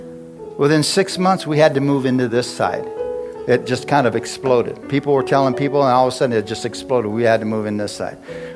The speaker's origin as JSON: {"language": "English", "town": "Bisbee", "region": "Arizona", "country": "United States", "said": "I'm from Bisbee. I'm a Mexican from Bisbee. Who would use a Mexican from Bisbee?"}